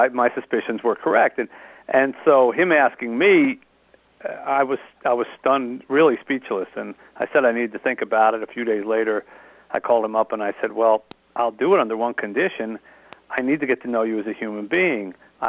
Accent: New Jersey, United States; I went back to the small town where I grew up in New Jersey.

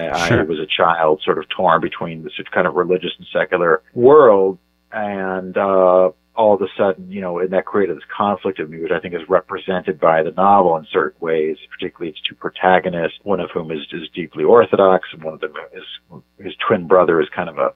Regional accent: Lexington, Massachusetts, United States; also born or lived in Cincinnati, United States; I was born in Cincinnati, and then I grew up, we moved when I was young to the town of Lexington, Massachusetts, which is outside of Boston by about a 20-minute drive.

